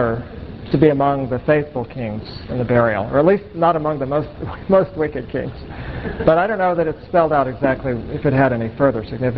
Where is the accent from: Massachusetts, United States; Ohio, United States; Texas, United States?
Texas, United States; I am from Texas, I want you to forget it, but I mean up in the Northern Kingdom.